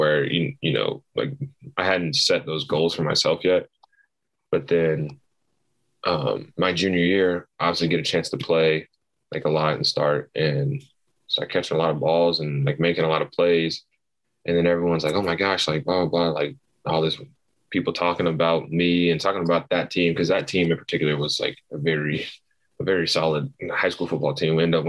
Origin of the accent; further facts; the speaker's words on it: Knoxville, Tennessee, United States; also born or lived in Texas; So I was born in Texas, moved to Knoxville. My whole mom's side of the family is from Knoxville.